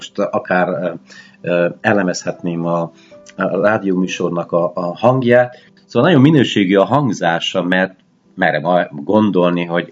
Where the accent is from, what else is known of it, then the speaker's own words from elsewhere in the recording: Ditrău, Harghita, Romania; a telefonközpontnak a feltalálója ditrói szülőfalumbeli Puskás Tivadar